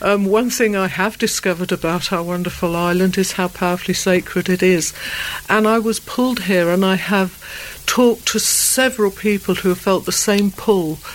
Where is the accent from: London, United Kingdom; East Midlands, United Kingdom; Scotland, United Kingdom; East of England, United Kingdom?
London, United Kingdom; moved away; I've been on the island since 1976, and I came from London